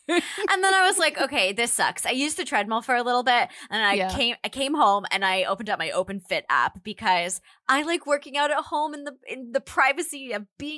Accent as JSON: {"language": "English", "region": "New Jersey", "country": "United States", "said": "He's from Staten Island. I'm from New Jersey."}